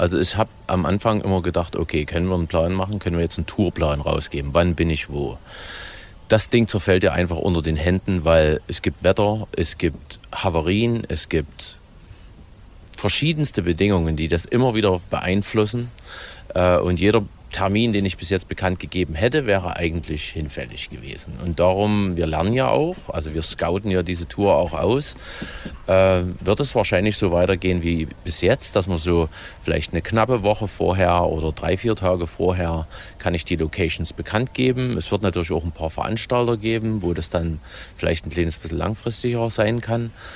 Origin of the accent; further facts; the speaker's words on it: Saxony, Germany; Ich habe die ja als Erzgebirgler auch noch nie bereist.